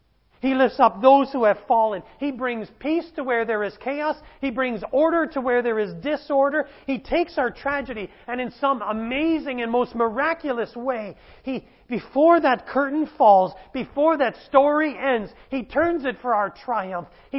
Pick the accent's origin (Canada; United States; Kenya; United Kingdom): Canada; My family, I'm from Canada, they were all in Canada.